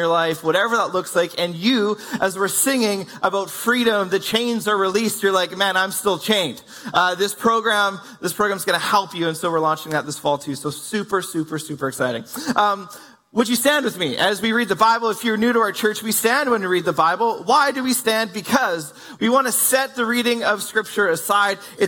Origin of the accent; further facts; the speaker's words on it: British Columbia, Canada; now in Kamloops, Canada; I'm from the Lower Mainland, and so it kind of feels normal.